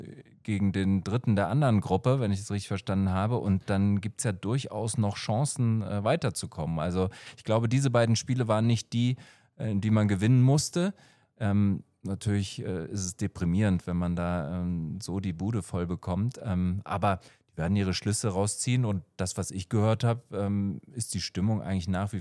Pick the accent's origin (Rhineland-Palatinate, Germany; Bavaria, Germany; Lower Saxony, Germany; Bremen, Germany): Rhineland-Palatinate, Germany; also ich komme aus der Eifel, aus so einem ganz kleinen Nest